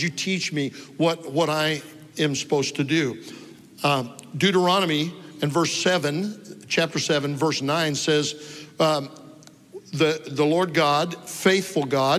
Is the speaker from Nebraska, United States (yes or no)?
yes; Omaha, Nebraska, United States; now in Texas, United States; So I said I grew up in Omaha, Nebraska, and even though I've been in Texas since 1977, guess where my home is?